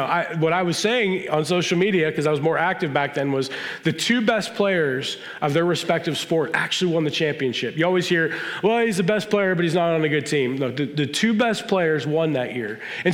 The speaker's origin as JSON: {"language": "English", "town": "Pittsburgh", "region": "Pennsylvania", "country": "United States", "said": "we're not haters from Pittsburgh."}